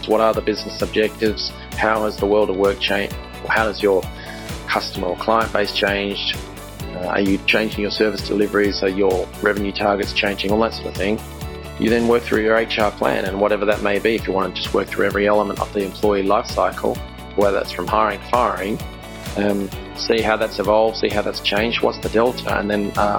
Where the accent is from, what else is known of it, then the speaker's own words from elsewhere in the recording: Australia; So I'm an Aussie, right?